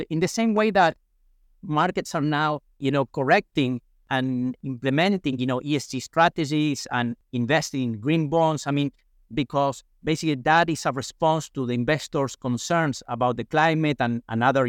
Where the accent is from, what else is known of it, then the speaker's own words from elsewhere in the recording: Argentina; when Cristina Kirchner was about to become president again in Argentina, that's my home country.